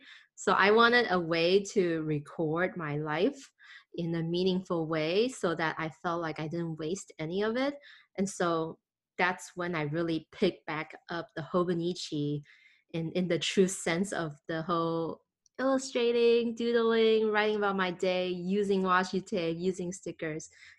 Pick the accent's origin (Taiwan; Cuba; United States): Taiwan; also born or lived in Bangkok, Thailand; So I'm Taiwanese. So I grew up in Taiwan and actually in Bangkok, Thailand too. I kind of country hop because my family worked in Thailand all the way up till I graduated high school.